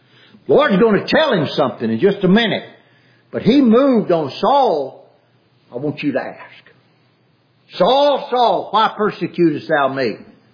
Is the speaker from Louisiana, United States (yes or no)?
yes; Louisiana, United States; I know growing up in South Louisiana, it's just, oh, you don't want to know.